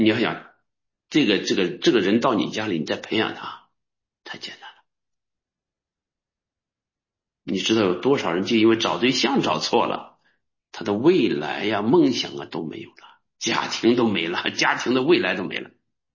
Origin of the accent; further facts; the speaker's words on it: Nehe, Heilongjiang, China; 我们是贫寒人出身的，我们出生在黑龙江北部的一个小县城的小农村。我长那么大，我就去县城去过2次。